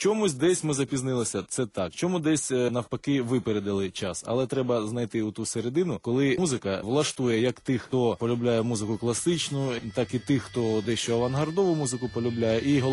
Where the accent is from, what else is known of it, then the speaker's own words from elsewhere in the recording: Zaporizhzhia Oblast, Ukraine; І багато разів я із Запоріжжя, з Либинки, приїжджав до столиці